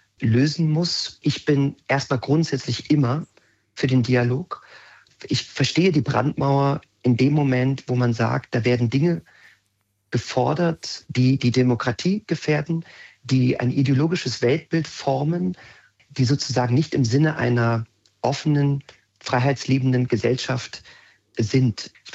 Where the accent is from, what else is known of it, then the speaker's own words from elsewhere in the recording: Magdeburg, Saxony-Anhalt, Germany; Und dann habe ich plötzlich auf meine Heimatstadt zurückgeblickt und habe so gemerkt, wie sehr mir diese Stadt eigentlich ans Herz gewachsen ist